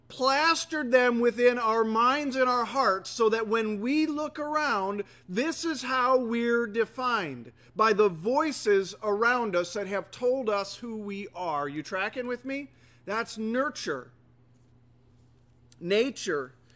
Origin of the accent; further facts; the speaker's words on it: United States; I'm from central Wisconsin. I grew up in this area. That's part of my culture. I'm an American. I'm white. I'm mostly of European descent. I'm middle class. This is kind of what I was born into